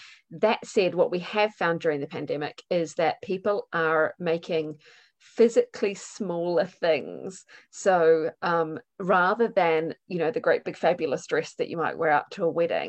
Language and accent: English; New Zealand; now in United Kingdom; I'm a New Zealander living in the UK, which is why I've got such a weird accent.